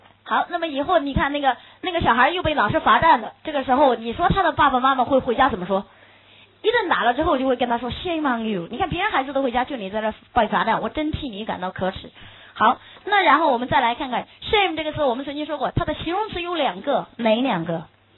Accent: China; 这是我们中国人最喜欢说的一句话

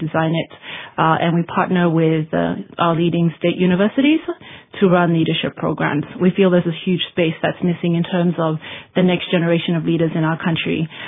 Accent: Sepik, Papua New Guinea; I'm from the Sepik.

